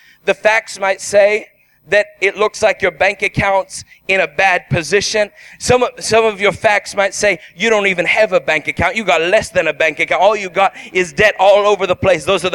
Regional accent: Canada; I remember being a little child in Canada, and I grew up in Canada. I'm a Canadian. My wife and I and our children were all Canadians. And we grew up in Canada.

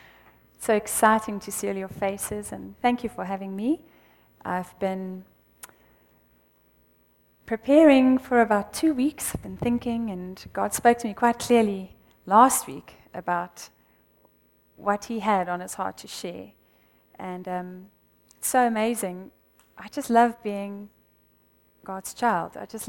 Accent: Pretoria, Gauteng, South Africa; first language Afrikaans; English is a second language; Coming from a place of being raised in a Dutch Reformed church, I'm Afrikaans. We grew up in Pretoria.

